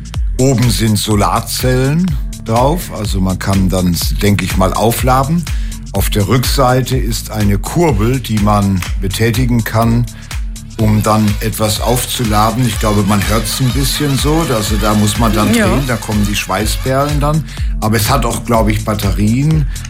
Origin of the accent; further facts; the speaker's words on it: Emsbüren, Lower Saxony, Germany; immer wenn Beerdigungen waren in meinem Heimatort in Emsbüren, habe ich mich gefreut